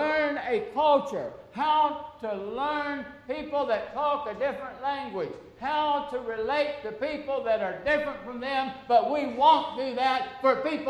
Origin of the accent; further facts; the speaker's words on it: United States; I don't have more rights because I'm an American citizen than my brother in Cuba